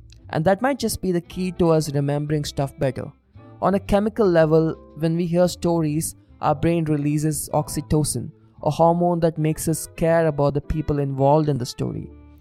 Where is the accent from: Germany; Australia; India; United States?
India; As an Indian, I look at the film industry here with over 1,000 movies produced every year